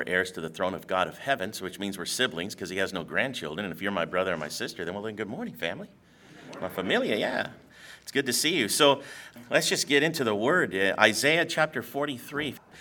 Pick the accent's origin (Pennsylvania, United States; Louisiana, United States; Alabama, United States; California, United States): California, United States; Newport Beach; Again, I grew up in Southern California, hung out by the beach, Newport Beer, my whole life.